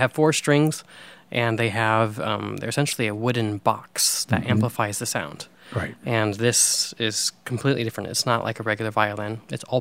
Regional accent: St. Louis, Missouri, United States; also born or lived in Detroit / New York / London; now in Austin, United States; I was born in Detroit, and I lived in St. Louis. St. Louis is home. And then New York for 6 years, London for 6 years, now

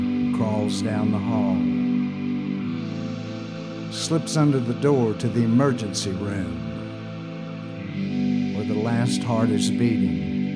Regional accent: Lubbock, Texas, United States; I think it was because I was raised in Lubbock.

